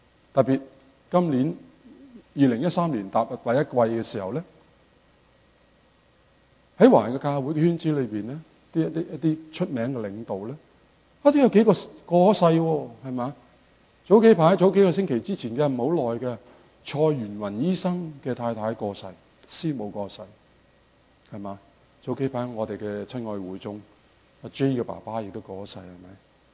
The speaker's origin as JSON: {"language": "Chinese", "country": "Canada", "said": "我们加拿大人平均是比美国人呢是穷少少的"}